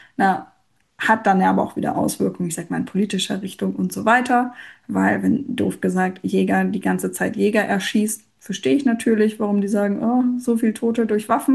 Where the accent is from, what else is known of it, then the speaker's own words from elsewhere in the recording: Bavaria, Germany; ich bin aus Bayern und bin großer Fan von meinem Bundesland